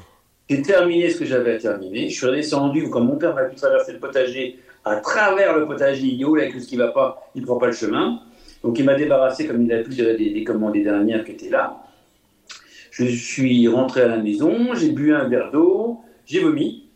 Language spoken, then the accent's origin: French; Grand Est, France; comme on fait chez nous en Lorraine, comme je l'ai appris